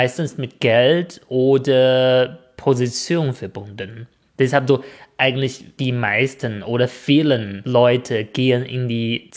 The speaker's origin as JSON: {"language": "German", "country": "China", "second_language": "German", "said": "ich finde, erzählt man schon gerne als Chinese."}